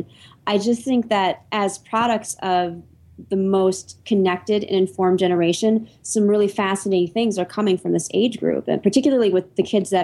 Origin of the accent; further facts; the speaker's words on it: Michigan, United States; I'm a big supporter of Michigan State. I grew up in Michigan, actually.